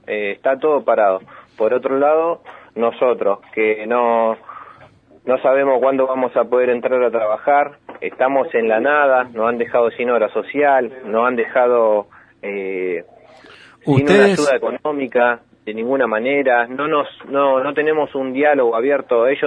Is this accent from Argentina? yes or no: yes; Ezeiza, Buenos Aires Province, Argentina; De Ezeiza.